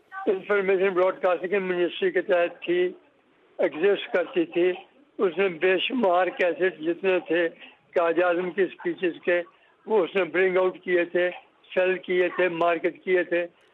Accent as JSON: {"language": "Urdu", "town": "Lahore", "region": "Punjab", "country": "Pakistan", "tie": "born there", "said": "اور میری تاریخ پیدائش کی پرچی ٹاؤن ہال لاہور میں ہونی چاہیے."}